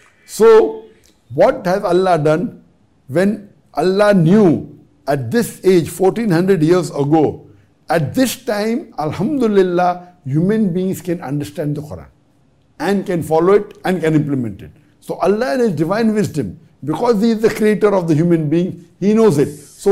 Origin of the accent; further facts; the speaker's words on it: Pakistan; from Pakistan.